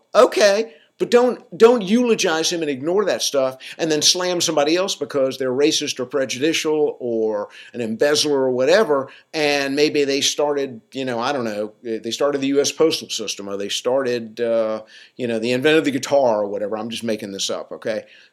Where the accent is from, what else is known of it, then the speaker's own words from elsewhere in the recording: the South, United States; And I'm from the South, so I can slam it all I want.